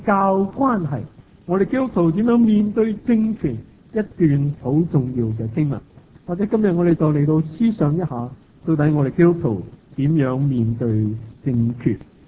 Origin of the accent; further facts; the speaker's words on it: Hong Kong; 我们承认自己是香港人，但另外一方面我们又是中国人。但如果我们在香港出世，我们又是说英国属土公民，